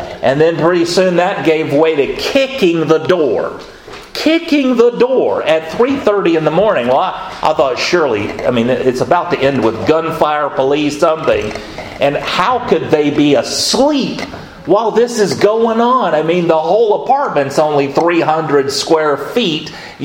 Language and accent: English; the South, United States; I said, oh, I can't do that. I'm from the South. We would never do anything like that.